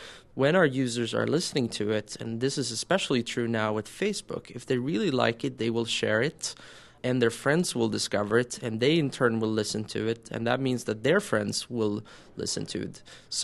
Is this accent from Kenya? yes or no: no; Sweden; growing up in Sweden, we were kind of known for piracy.